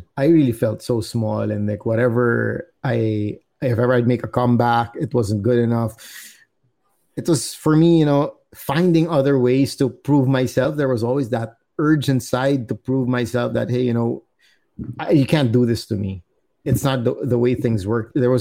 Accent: Philippines; Well, I actually, based on my experience, growing up as an Indian in the Philippines wasn't exactly the easiest thing

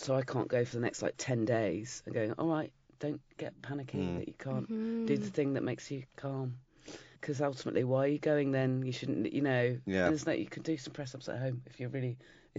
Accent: South West England, United Kingdom; now in London, United Kingdom; I grew up in Dorset

